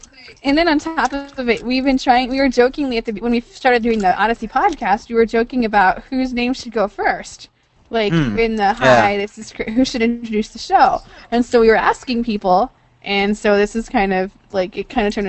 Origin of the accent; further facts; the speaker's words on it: Washington, United States; I'm from Washington.